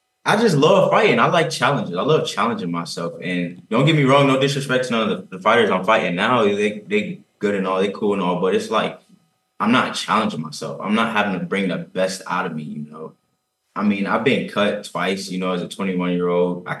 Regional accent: Atlanta, Georgia, United States; Georgia. I grew up in Atlanta.

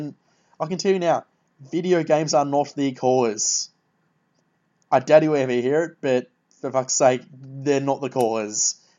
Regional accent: Australia; I'd like to say this as an Australian, because for those that are wondering just how rare guns are in Australia

